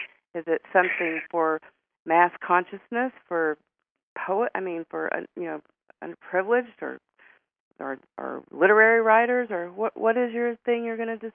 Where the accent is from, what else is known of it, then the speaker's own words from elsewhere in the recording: the South, United States; I'm from the South, and mm-hmm. you know, born here, grew up in the Bible Belt, and I didn't really know any Latinos growing up